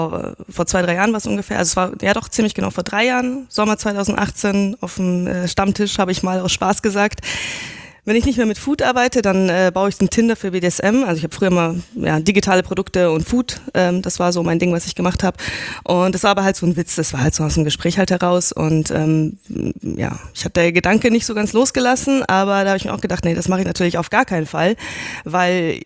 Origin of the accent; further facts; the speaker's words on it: Munich, Bavaria, Germany; now in Hesse, Germany; Ich bin ja seit neuestem erst in Hessen. Ich bin Münchnerin.